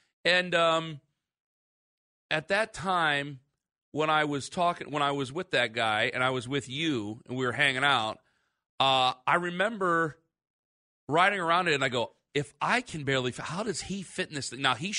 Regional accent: Ohio, United States; I am from Stark County.

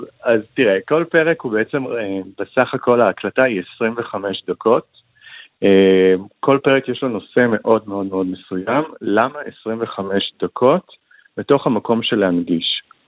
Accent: Nahariya, Northern District, Israel; כשאני בתור נער, שזה כולה לפני 10 שנים, אז, ואני גדלתי בנעריה

